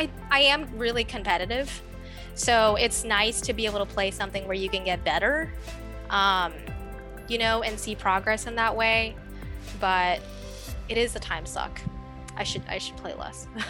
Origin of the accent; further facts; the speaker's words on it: Greensboro, North Carolina, United States; And we grew up in Greensboro, which is a larger city, so it's a little bit more diverse.